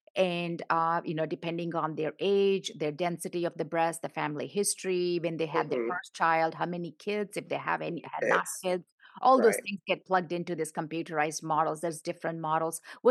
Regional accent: India; You know, I'm from India.

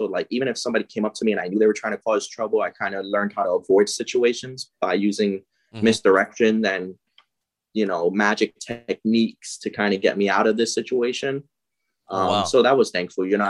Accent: New York City, New York, United States; I grew up in New York City in Brooklyn, and I was going through a rough time.

